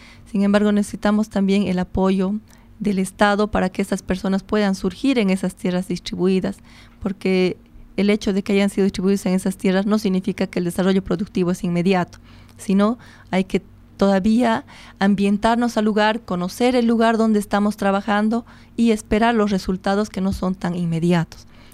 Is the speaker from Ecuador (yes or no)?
no; Bolivia; Mi pueblo boliviano, hemos estado visitando por todas las regiones